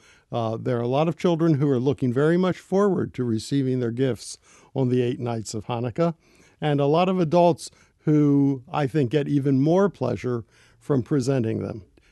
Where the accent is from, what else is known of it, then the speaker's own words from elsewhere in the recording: Glen Burnie, Maryland, United States; My home was a little town outside of Baltimore called Glen Burnie, between Baltimore and Annapolis. My grandparents settled there. To this day, the only Jewish family in Glen Burnie